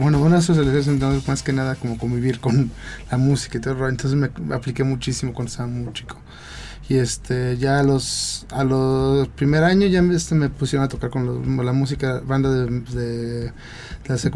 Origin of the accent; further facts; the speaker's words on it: Mexico; Realmente soy mexicano y todo, o sea, nací aquí y todos mis papás así tocaban cumbias en la casa